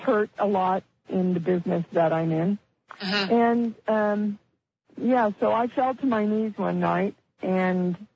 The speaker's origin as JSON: {"language": "English", "town": "Kansas City", "country": "United States", "tie": "born or raised there", "said": "So my story was I grew up in Kansas City. We were very poor household."}